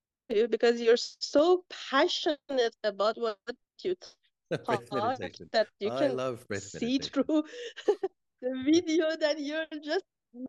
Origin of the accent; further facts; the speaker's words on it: Iran; English is a second language; I am the girl from Iran.